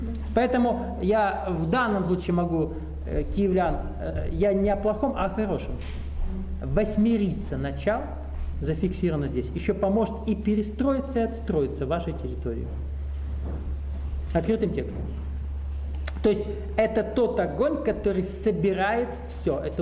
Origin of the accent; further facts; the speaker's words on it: Russia; там просто я россиянин